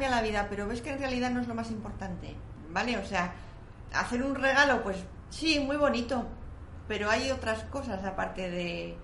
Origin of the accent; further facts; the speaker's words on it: Spain; moved away as an adult; me vine de España con la idea de estudiar aquí idiomas.